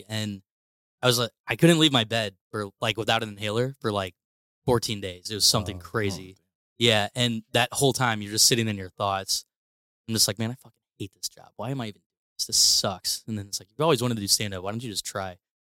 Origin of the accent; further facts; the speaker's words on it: St. Louis, Missouri, United States; now in Chicago, United States; I'm a comedian from St. Louis, now based in Chicago.